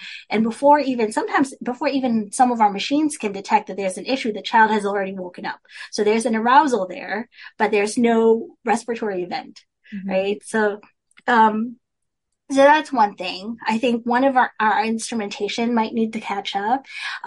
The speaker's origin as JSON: {"language": "English", "country": "Philippines", "said": "I'm Filipino, I speak Tagalog"}